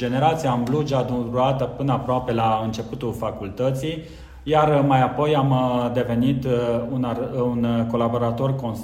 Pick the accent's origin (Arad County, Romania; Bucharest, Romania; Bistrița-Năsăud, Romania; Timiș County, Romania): Bistrița-Năsăud, Romania; Dumbrăvița; un articol ce am considerat eu despre satul meu natal, Dumbrăvița, cum l-am văzut